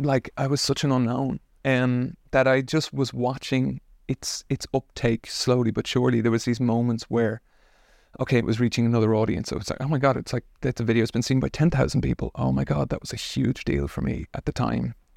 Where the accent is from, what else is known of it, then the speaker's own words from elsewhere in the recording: Ireland; They didn't know that I was from Ireland because I hadn't been releasing music all that long.